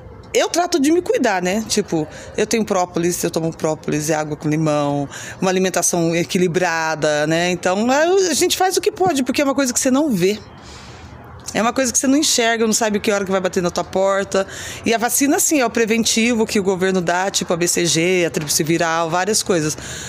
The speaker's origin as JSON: {"language": "Portuguese", "town": "Londrina", "region": "Paraná", "country": "Brazil", "said": "Eu sou de Londrina, mas eu sou acampada do MST lá."}